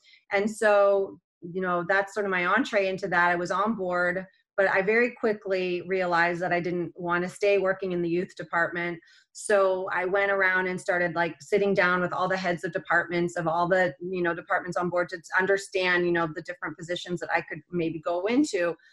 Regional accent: Toronto, Ontario, Canada; now in Mooresville, United States; I grew up just outside of Toronto, and how this Canadian girl got travel industry trajectory

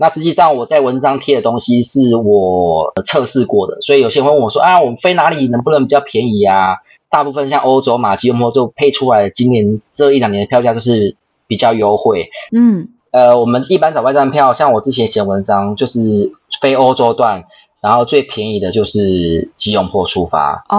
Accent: Taiwan; now in Kuala Lumpur, Malaysia; 因为我是台湾人嘛，我很久没有回台湾了

